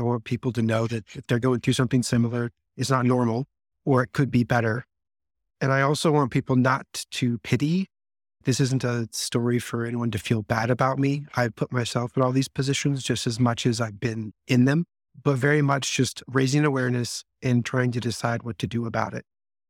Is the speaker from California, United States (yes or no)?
no; Las Vegas, Nevada, United States; I am oldest of seven. I grew up in Las Vegas, Nevada, actually, and I was homeschooled